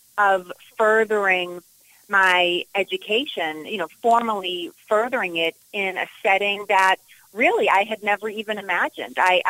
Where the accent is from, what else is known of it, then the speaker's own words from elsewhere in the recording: Boston, Massachusetts, United States; also very close to home, as I'm a lifelong Bostonian, born and bred in Boston.